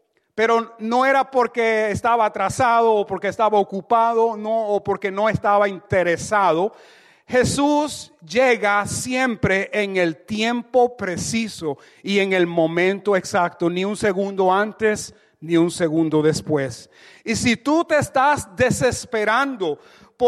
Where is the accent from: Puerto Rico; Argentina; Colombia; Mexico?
Puerto Rico; Dicen en mi pueblo allá, Puerto Rico, hay personas que no creen ni en la luz eléctrica, aleluya.